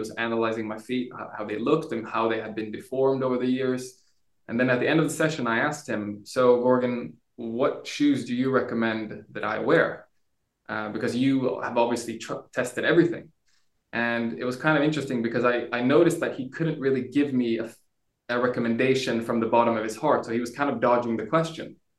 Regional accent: Brazil; also born or lived in Sweden; I mean, I was born in Sweden, but moved around quite quickly. So I grew up partly in Brazil

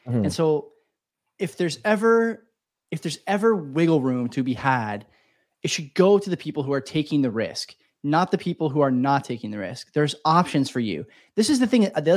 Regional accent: Canada; it's frustrating as a Canadian to hear my American friends, you know, giving me shit too.

